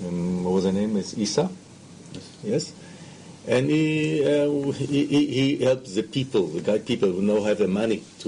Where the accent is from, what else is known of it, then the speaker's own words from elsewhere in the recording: Ramat Gan, Tel Aviv District, Israel; English is a second language; So when I was born in Ramat Gan, it was a very beautiful city, and I started to grow